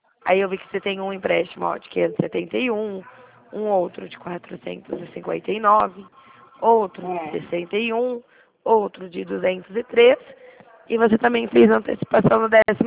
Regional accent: Presidente Prudente, São Paulo, Brazil; Que eu sou de Presidente Prudente, tá?

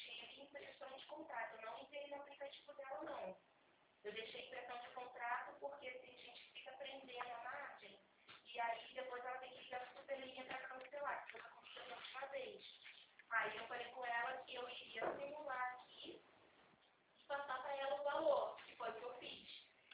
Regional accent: Rio de Janeiro, Brazil; Eu sou do Rio.

